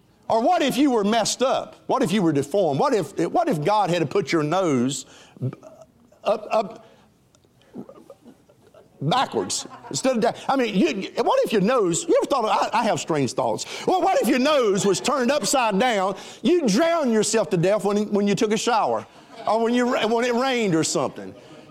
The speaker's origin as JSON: {"language": "English", "region": "the South", "country": "United States", "said": "I create my own language. I'm from the South."}